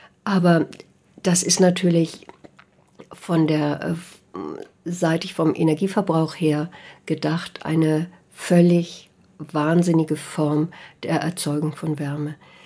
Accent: Germany

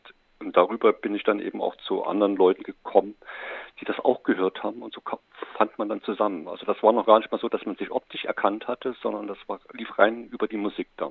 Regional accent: Leipzig, Saxony, Germany; bei uns in Leipzig ist eine Messestadt

